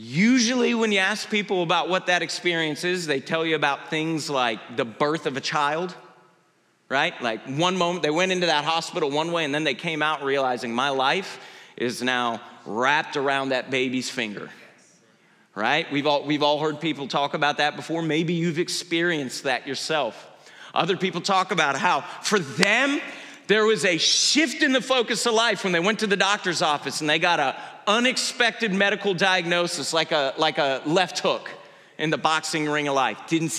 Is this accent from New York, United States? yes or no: no; Georgia, United States; I can remember being a 13-year-old boy growing up in Georgia